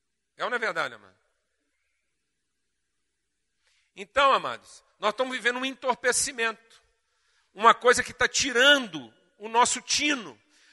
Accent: Uberlândia, Minas Gerais, Brazil; que nós vamos chamar aqui de Uberlândia, minha terra natal

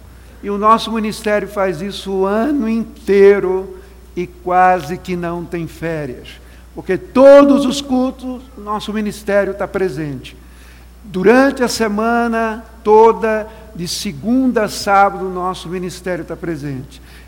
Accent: Maceió, Alagoas, Brazil; eu sou de Maceió e sou da Igreja Batista Betel.

